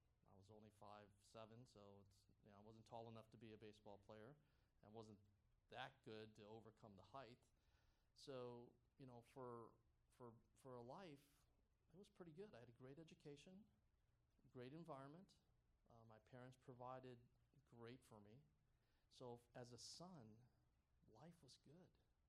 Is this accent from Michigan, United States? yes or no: yes; Detroit, Michigan, United States; I'm a Mexican from Detroit, but didn't matter.